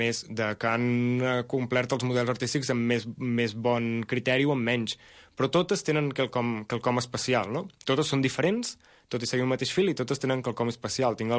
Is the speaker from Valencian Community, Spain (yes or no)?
no; Malgrat de Mar, Catalonia, Spain; pobles grans, com Malgrat mateix, d'on soc jo